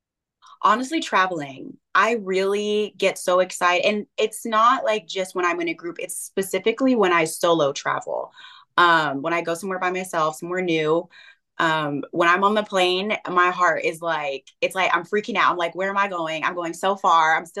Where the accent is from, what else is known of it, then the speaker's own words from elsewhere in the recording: the South, United States; You know, I grew up in the South. It was quite diverse. My street was actually really diverse.